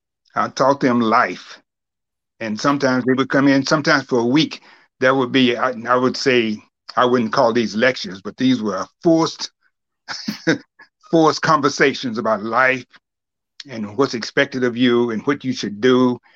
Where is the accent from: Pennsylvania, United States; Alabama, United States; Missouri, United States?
Alabama, United States; Yes, I am from Alabama, as you may know, and that's the South.